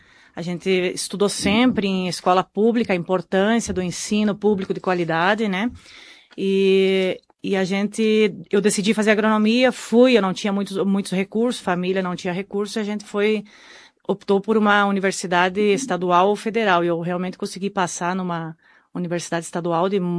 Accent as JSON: {"language": "Portuguese", "region": "Santa Catarina", "country": "Brazil", "lives_now": "Caxias do Sul, Brazil", "said": "Morando em Caxias do Sul atualmente, exatamente. … né? Sou da região de Curitibanos também"}